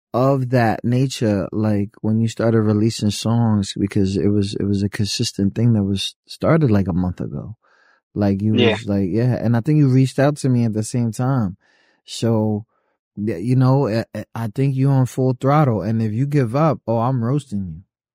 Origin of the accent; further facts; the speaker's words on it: New York, United States; And, you know, I'm from Nueva York, right? I know we say take it easy.